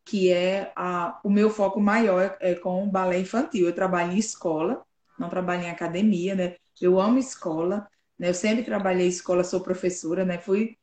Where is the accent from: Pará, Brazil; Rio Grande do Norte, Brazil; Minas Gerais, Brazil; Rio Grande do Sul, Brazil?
Rio Grande do Norte, Brazil; Mossoró; Atualmente, eu moro no interior do Rio Grande do Norte, no Nordeste, né, na cidade de Caraúbas, mas sou de Mossoró.